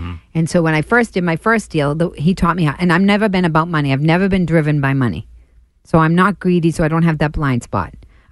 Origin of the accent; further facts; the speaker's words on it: Dorchester, Massachusetts, United States; He did not sexually harass me because, first of all, I'm from Dorchester.